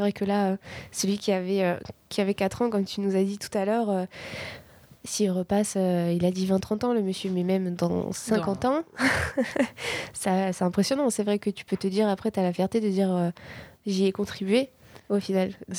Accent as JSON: {"language": "French", "town": "Paris", "region": "Île-de-France", "country": "France", "tie": "born or raised there", "said": "étant donné que j'ai grandi à Paris, c'est vrai qu'on voit beaucoup, beaucoup, beaucoup de bitume, quoi."}